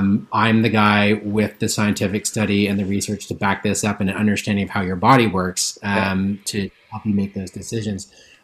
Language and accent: English; Toronto, Ontario, Canada; also born or lived in British Columbia; I was born here in the Lower Mainland, but my family got transplanted out in the Toronto area when I was living there.